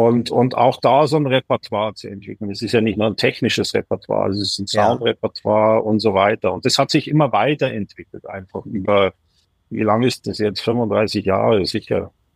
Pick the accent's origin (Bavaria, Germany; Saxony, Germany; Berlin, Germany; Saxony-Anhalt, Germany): Bavaria, Germany; Pfaffenhofen; Dann kam ich so in Studio in der Nähe, da wo ich aufgewachsen bin, im Pfaffenhofen.